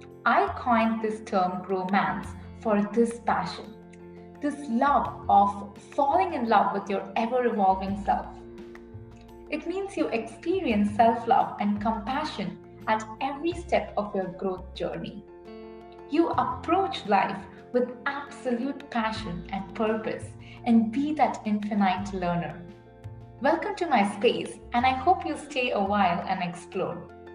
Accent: Chennai, Tamil Nadu, India; now in Seattle, United States; I'm originally from Chennai, India, and currently live in Seattle, Washington.

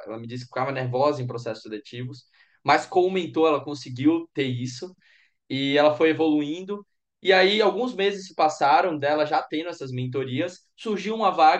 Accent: Salvador, Bahia, Brazil; lá da minha cidade natal, de Salvador.

